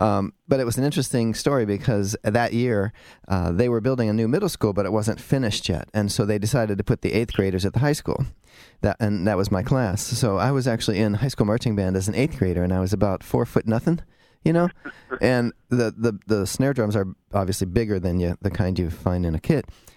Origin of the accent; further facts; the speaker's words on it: Twinsburg, Ohio, United States; Yeah, I grew up in Twinsburg. I was a caddy at Chagrin Valley Country Club in Chagrin Falls, Ohio. Got married in Hudson, so yeah.